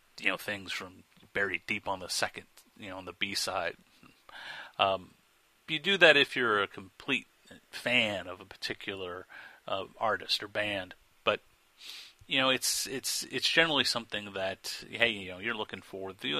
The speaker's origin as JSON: {"language": "English", "town": "St. Louis", "region": "Missouri", "country": "United States", "said": "I'm from St. Louis originally."}